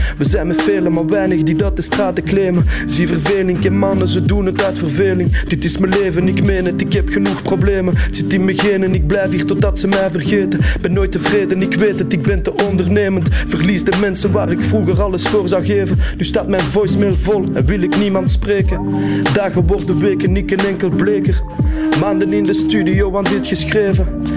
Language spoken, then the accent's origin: Dutch; Ganshoren, Brussels-Capital Region, Belgium; Dan ben ik direct terug downtown gegaan. Groot geworden in Gansoren, in de sociale blokken.